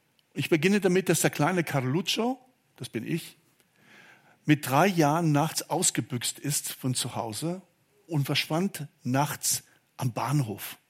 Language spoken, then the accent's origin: German; Lampertheim, Hesse, Germany; Als kleiner Junge in Lampertheim am Baggersee, die relativ unbefestigt waren, also die waren unbefestigt, noch nicht mal relativ, fing ich an zu schwimmen.